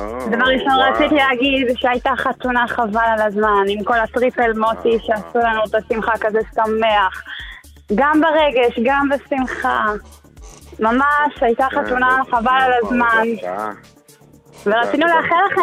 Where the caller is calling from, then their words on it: Jerusalem, Jerusalem District, Israel; אני מירושלים.